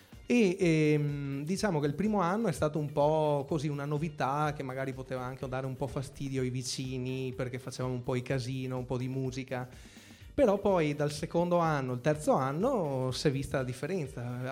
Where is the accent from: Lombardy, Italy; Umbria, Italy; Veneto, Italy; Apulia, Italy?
Veneto, Italy; Campolongo Maggiore; Sono proprio di Campolongo.